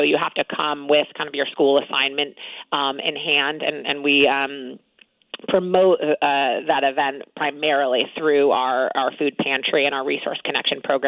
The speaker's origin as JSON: {"language": "English", "town": "New York City", "region": "New York", "country": "United States", "lives_now": "Stratford, United States", "said": "and I'm from New York City. We moved here from New York City."}